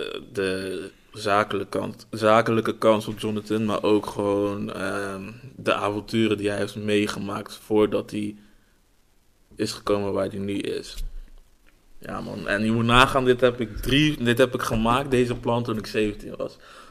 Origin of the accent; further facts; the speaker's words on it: Rotterdam, South Holland, Netherlands; also born or lived in Den Bosch; 24 jaar nu. Rotterdam, daar kom ik vandaan. Geboren in Den Bosch helaas.